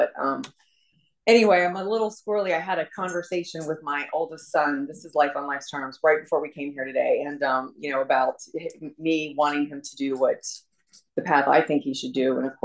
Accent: Virginia, United States; I was raised in Northern Virginia, not too far from here.

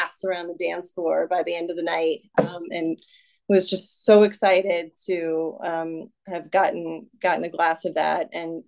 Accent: Los Angeles, California, United States; So, okay, I'm from Los Angeles. I'm an only child of one alcoholic and one Al-Anon.

